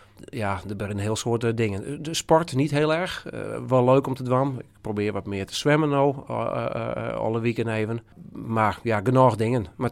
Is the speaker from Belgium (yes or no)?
no; Dokkum, Friesland, Netherlands; born there; Ik ben op 24 oktober, nu had ik in 24, ben ik geboren in Dokkum, in de Sionsberg, zoals die tienlijk heette. Dus ik ben 43 op dit moment. 20 jaar ben ik nu in de zaak in Dokkum.